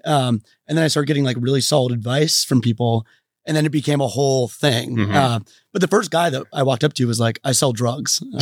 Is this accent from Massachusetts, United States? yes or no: no; Tucson, Arizona, United States; I grew up in Tucson where there's no Ferraris or Lamborghinis on the street.